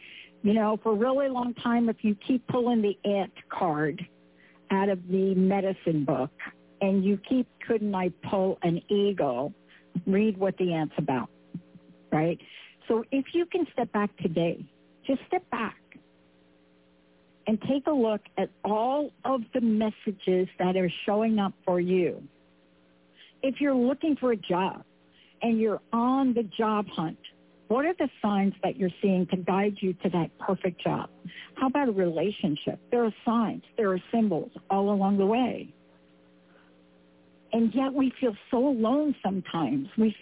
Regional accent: East Coast, United States; I'm from the East Coast. So if you're from the East Coast and you live places where you have trees where their leaves come down, all you think about is, I got to rake them.

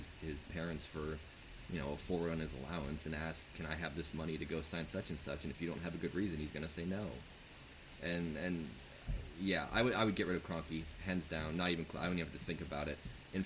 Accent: St. Louis, Missouri, United States; I grew up in St. Louis, Missouri.

